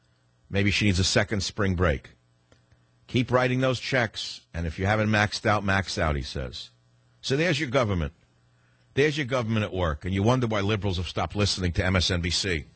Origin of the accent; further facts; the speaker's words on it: San Francisco, California, United States; On KSFO in my hometown of San Francisco